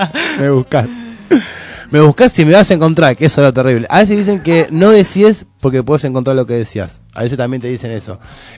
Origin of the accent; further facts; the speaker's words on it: Argentina; Somos los terribles argentinos, somos nuestros peor cánceres argentinos. Creo que el problema argentino son los que vivimos en Argentina.